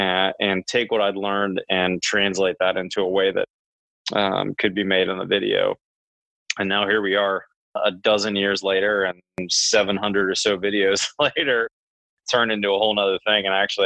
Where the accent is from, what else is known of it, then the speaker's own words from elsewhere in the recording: the South, United States; I just didn't feel like they had good info for me as a Southerner.